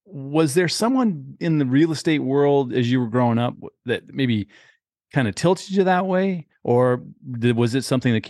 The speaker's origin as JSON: {"language": "English", "town": "San Diego", "region": "California", "country": "United States", "tie": "born or raised there", "also_born_or_lived": "Phoenix", "said": "it's a whole different world from growing up in San Diego and then moving to Phoenix where college sports are just whatever."}